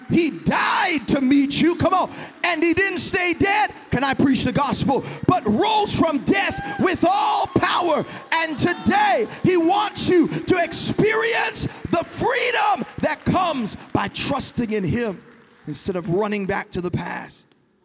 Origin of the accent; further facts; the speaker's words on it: Toronto, Ontario, Canada; I'm from Malvern. Big up Scarborough, big up Malvern, look.